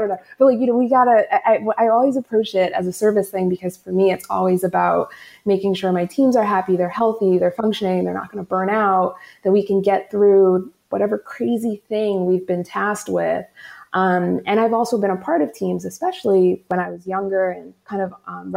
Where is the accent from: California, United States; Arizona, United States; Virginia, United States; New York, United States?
New York, United States; Queens; So I'm from New York. I'm from Queens.